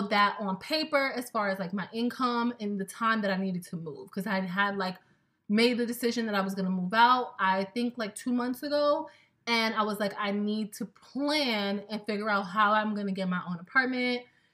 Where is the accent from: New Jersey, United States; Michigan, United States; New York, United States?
New York, United States; Brooklyn; also born or lived in Queens; But this is my home. Like, Brooklyn is my home. I'm from Queens, like born. My mom pushed me out in Queens, but like home has been Brooklyn.